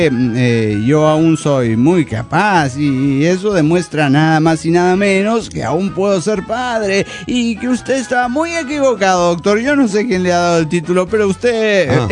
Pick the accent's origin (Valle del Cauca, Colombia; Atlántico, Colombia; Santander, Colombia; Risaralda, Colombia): Santander, Colombia; Bucaramanga; de Bucaramanga, Colombia.